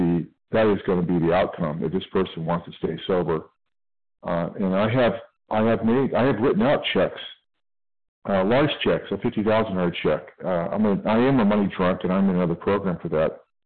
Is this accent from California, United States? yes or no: yes; California, United States; I'm from California.